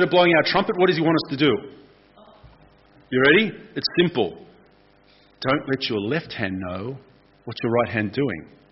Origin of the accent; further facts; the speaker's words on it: Australia; Not because I'm Aussie, but because I don't want the recognition.